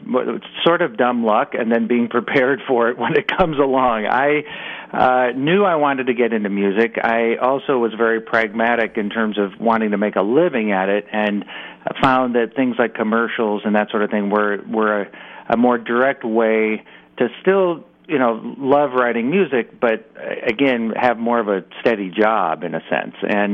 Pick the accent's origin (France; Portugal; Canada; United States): United States; Omaha, Nebraska; lots of images of growing up in Omaha and pictures of the family